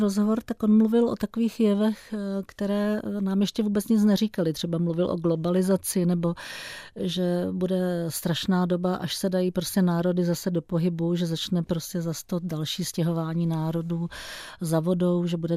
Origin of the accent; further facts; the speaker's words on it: Olomouc, Olomouc Region, Czechia; tak já jsem taky z Olomouce, takže jsme se kamarádili